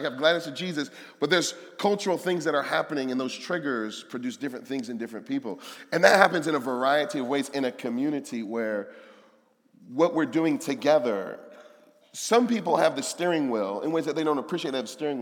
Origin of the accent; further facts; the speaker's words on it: Detroit, Michigan, United States; I grew up in Detroit, so I don't do the country music thing.